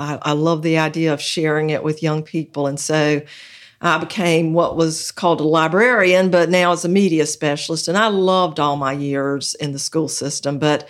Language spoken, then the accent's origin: English; Darlington, South Carolina, United States; I grew up in Darlington, which is only 10 miles away.